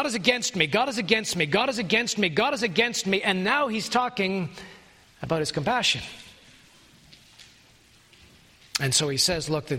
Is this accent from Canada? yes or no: yes; Canada; I'm a Canadian, and I get sickened by Canadian politics or American politics